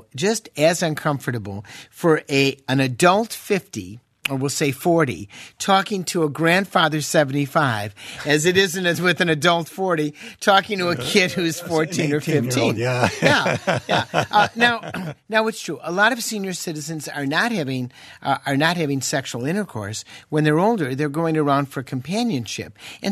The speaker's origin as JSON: {"language": "English", "region": "England", "country": "United Kingdom", "said": "Whereas England, you know, don't talk to me about sex, I'm English."}